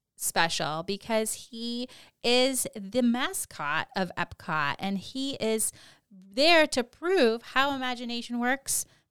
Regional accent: New England, United States; And we struggle because we're from New England, and it's currently snowing 12 inches as we're recording.

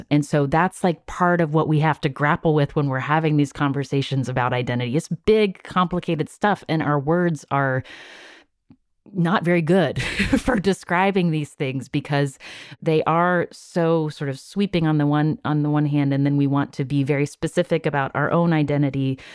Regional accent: Charleston, West Virginia, United States; who has been a longtime reporter in my hometown in Charleston, West Virginia

